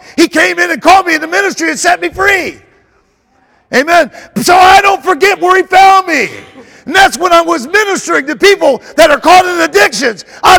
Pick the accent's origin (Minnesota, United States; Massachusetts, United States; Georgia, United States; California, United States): Georgia, United States; born there; I was the rebel. I was born in Georgia. I was always the rebel.